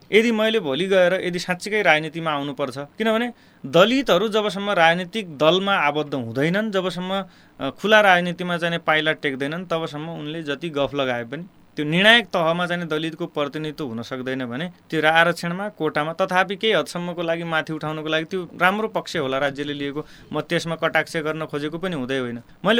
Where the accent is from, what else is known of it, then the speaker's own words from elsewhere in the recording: Sirkot, Sudurpashchim Province, Nepal; बैतडी हो फेरि हाम्रो बैतडी सिरकोट हो